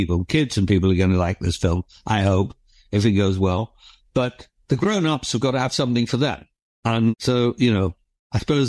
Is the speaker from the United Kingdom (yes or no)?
yes; England, United Kingdom; I'm English, as you can probably tell.